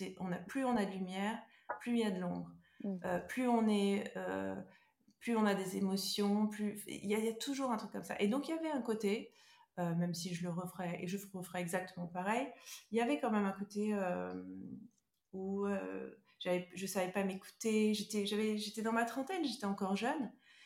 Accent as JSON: {"language": "French", "region": "Corsica", "country": "France", "said": "il y avait un côté qui me rappelait un peu là d'où je venais, de Corse"}